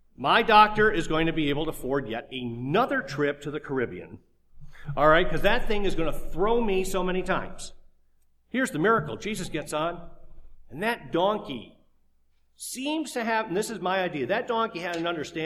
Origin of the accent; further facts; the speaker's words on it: Detroit, Michigan, United States; Now, I'm from Detroit. Maybe that's my perspective on things.